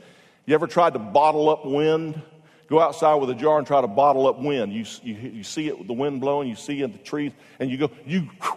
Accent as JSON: {"language": "English", "region": "Florida", "country": "United States", "tie": "born or raised there", "said": "You know, I grew up in Florida when they built Disney World."}